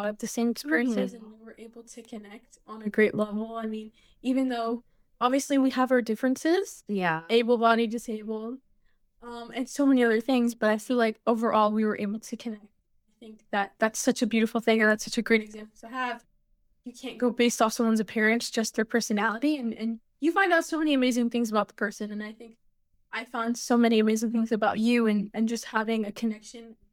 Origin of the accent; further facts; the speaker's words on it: Brooklyn, New York, United States; I'm from Brooklyn. I'm from Williamsburg. I'm a New Yorker.